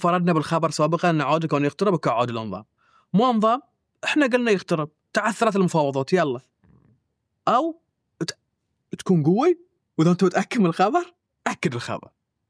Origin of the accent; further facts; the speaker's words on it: Bahrain; الناس ما أنت بحريني، أنا بحريني وكلنا نحب البحرين